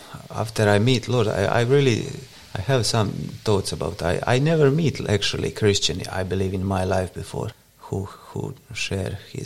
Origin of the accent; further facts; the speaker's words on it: Croatia; English is a second language; moved away as an adult; now in Bergen, Norway; live in Bergen, in Norway, from 2017. I come from Croatia with my wife and my daughter.